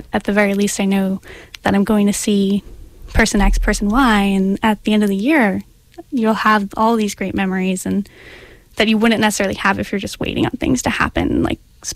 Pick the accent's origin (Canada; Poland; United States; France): United States; Kings Park, New York; we're from Kings Park, New York, which is the land of pizza, nail salons, and beautiful